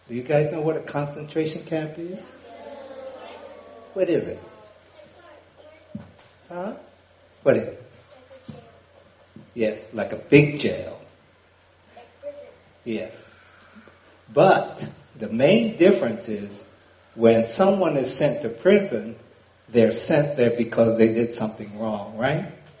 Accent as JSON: {"language": "English", "town": "Oakland", "region": "California", "country": "United States", "tie": "born there", "said": "I was born in Oakland, California. I don't know if you know where it is. But it's up north, Northern California, by San Francisco."}